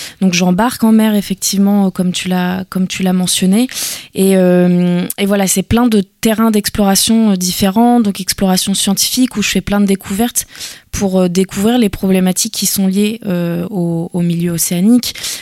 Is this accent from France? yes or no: yes; Île-de-France, France; parce que j'ai grandi en région parisienne, mais je suis originaire de la région de Saint-Malo.